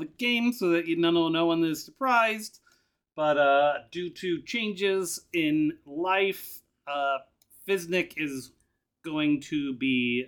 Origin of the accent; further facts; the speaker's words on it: United Kingdom; I'm British